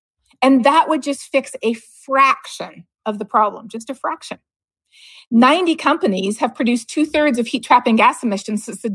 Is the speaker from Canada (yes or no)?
yes; Canada; So that's why growing up in Canada, if you wanted to earn a lot of money in the summer to pay for university, you would go tree planting.